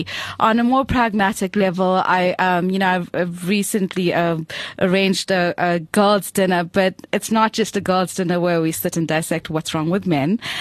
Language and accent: English; South Africa; And I do also just want to have fun being South African.